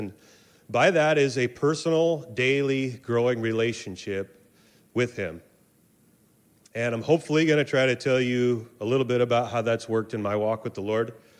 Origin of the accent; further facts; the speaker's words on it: Seaside, United States; We moved back here. I grew up in Seaside, but we moved back to the area here.